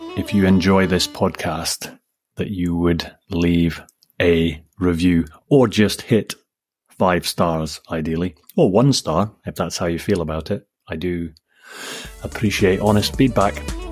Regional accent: Scotland, United Kingdom; bringing back my childhood trauma of being considered an English hippie kid in Shetland.

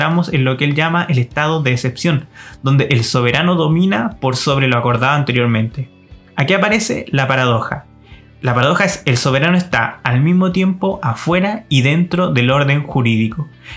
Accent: Santiago, Santiago Metropolitan Region, Chile; para los que somos santiaguinos y todos los chilenos en general

